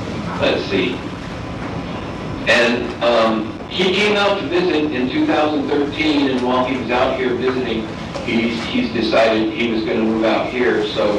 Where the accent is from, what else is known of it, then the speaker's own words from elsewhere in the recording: Mesa, Arizona, United States; I'm 58 years old. Born and raised in Mesa, Arizona, graduated from Mesa Mountain View High School in 1978.